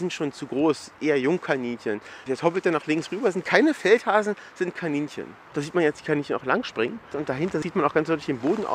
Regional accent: Berlin, Germany; auch für mich als Berliner

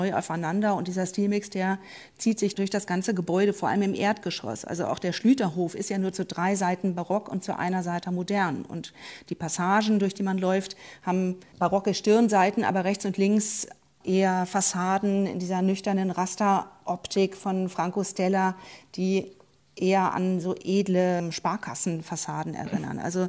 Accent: Berlin, Germany

